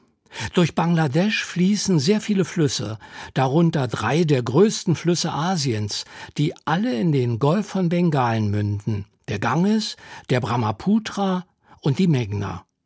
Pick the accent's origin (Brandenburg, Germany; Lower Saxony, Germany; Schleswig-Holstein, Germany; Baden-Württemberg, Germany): Brandenburg, Germany; Frankfurt an der Oder; Selbst die Brücke in meiner Heimatstadt Frankfurt an der Oder verband sich in meiner Kindheit mit dem Versprechen von Weite und Welt.